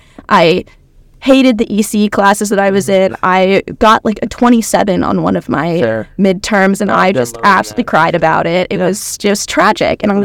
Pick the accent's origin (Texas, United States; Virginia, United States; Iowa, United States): Virginia, United States; Richmond; and I am originally from Richmond, Virginia, and so not too far from Duke.